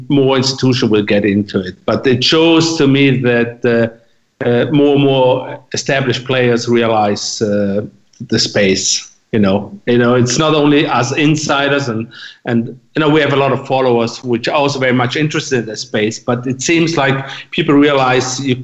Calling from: Switzerland; Actually, I'm calling from Switzerland, where I'm based.

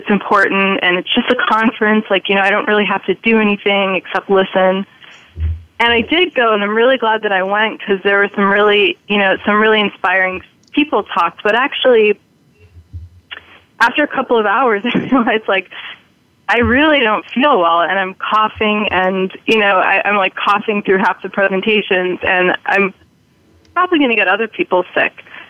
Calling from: New York City, New York, United States; I'm calling from the Bronx, New York.

